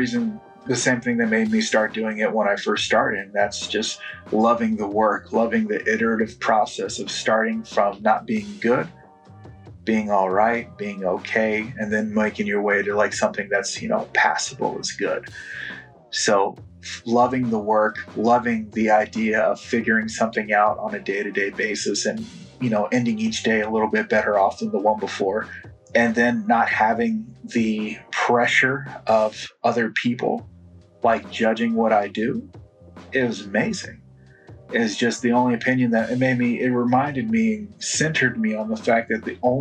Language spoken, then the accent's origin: English; Seattle, Washington, United States; So I'm from Seattle.